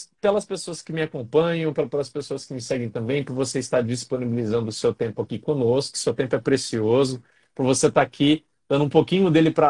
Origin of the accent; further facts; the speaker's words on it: São Joaquim da Barra, São Paulo, Brazil; also born or lived in Ribeirão Preto; Hoje eu estou na minha cidade natal, que é de onde eu sou, é São Joaquim da Barra, é uma cidade interior de São Paulo, fica a 1 hora de Ribeirão Preto. Eu voltei para cá por conta da pandemia, né? Eu residi em Ribeirão Preto